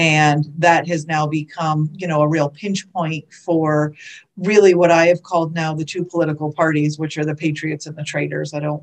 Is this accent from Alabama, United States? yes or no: no; Connecticut, United States; moved away as an adult; also born or lived in Boston / Southern California; now in Florida, United States; So I actually am a brand new Floridian. I was born and raised in Connecticut, did a stint in the Boston area, and then did a stint for 5 or so years in Southern California.